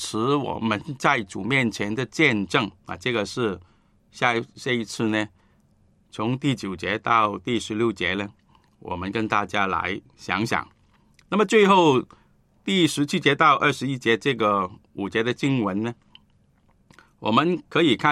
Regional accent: China; 我们中国人

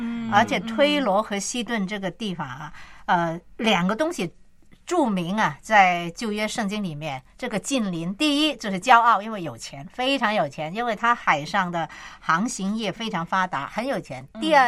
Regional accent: Hong Kong; 我们香港人叫阿 Sir 嘛。

